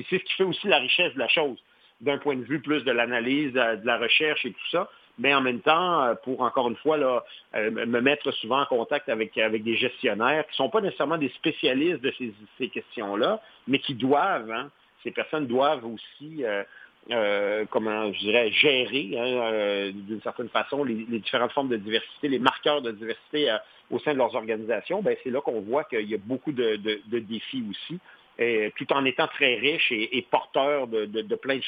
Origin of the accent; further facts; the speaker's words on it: Quebec City, Quebec, Canada; j'ai fait mes études de maîtrise et de bac à Québec, à l'Université Laval, parce que j'ai grandi à Québec.